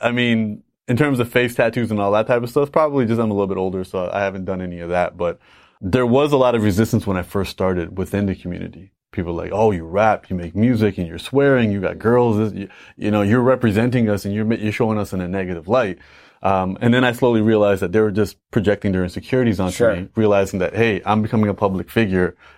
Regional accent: Canada; I was born and raised in Canada and my father wore a turban.

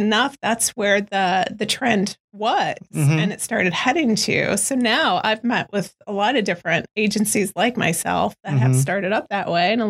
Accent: Kansas City, Missouri, United States; so I came from Kansas City, which a lot of people don't know is a very big creative hub.

